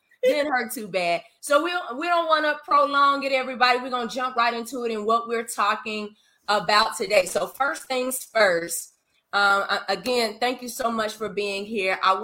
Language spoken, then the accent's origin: English; Nashville, Tennessee, United States; now in Memphis, United States; I am not a native Memphian. I was born in Memphis, raised in Nashville, came back to Memphis after I got married for 13 years.